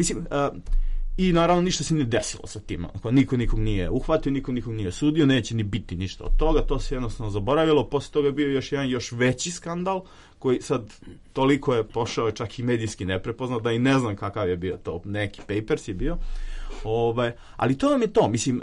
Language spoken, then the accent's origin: Serbian; Obrenovac, Belgrade, Serbia; Dakle, ako ste sa periferije, evo ja jesam, ja dolazim iz Obrenovca